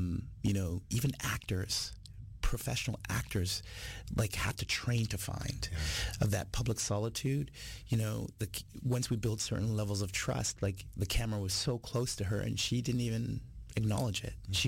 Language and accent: English; Toronto, Ontario, Canada; I'm a citizen of this country. Yeah. Born and raised in Toronto